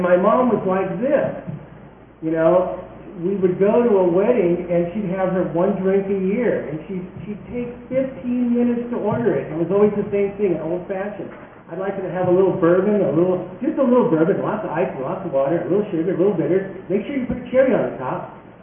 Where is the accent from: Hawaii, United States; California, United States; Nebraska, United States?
California, United States; San Diego; I'm not from Texas, but I have always rooted for one team in Texas. And at this time, I just want to say one thing: Giggum Aggies. But I'm from San Diego, California